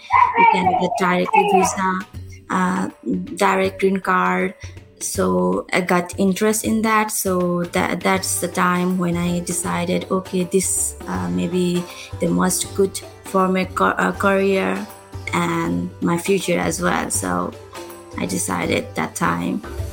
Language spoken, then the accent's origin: English; Nepal; English is a second language; As I'm from Nepal and the policy we follow there, and it's totally different here.